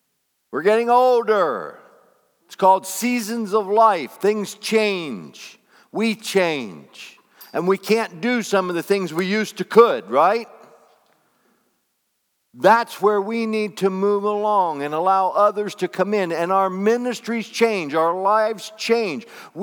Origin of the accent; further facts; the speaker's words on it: Pennsylvania, United States; I'm from Pennsylvania. I know you guys. Your sheds are full of them.